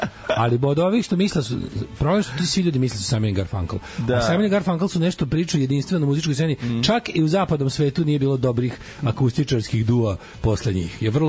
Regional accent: Southern Serbia, Serbia; Tu ima opcija da se ubrza i pustim na 1.25 s obzirom da sam poreklom s juga Srbije

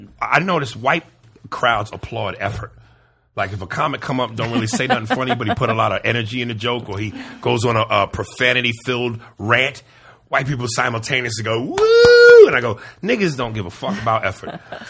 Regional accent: Manhattan, New York, United States; now in Los Angeles, United States; And because I'm from New York, so I grew up in Manhattan, and then coming out to L.A., I didn't know that.

